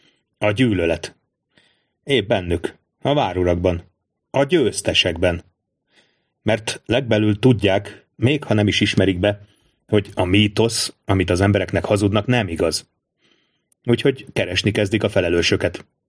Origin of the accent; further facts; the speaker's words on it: Hungary; Pontosan tudom, hiszen onnan származom, Magyarországról.